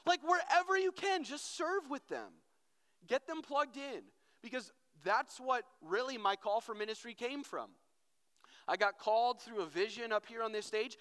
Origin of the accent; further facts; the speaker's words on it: North Branch, United States; So I grew up in North Branch, grew up in the youth ministry. I grew up coming to this camp.